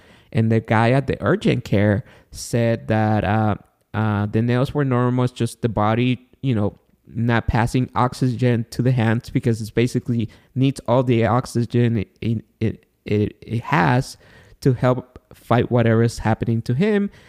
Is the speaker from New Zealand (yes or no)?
no; Guatemala; now in United States; And I live here in California, in the United States. I was born and raised in Guatemala.